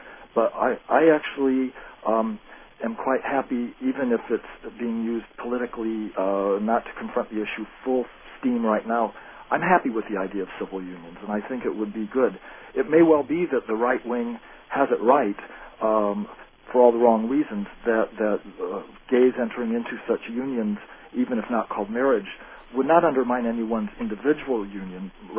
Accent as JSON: {"language": "English", "town": "Peoria", "region": "Illinois", "country": "United States", "said": "I'm from the Midwest originally, Peoria, Illinois"}